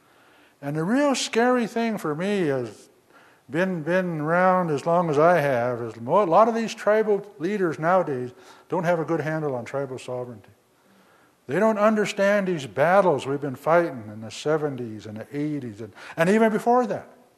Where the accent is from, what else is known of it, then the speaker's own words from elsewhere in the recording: United States; As Indian people, we've got a lot of other things out there that we need water for. Our cedar trees, right? Our sage.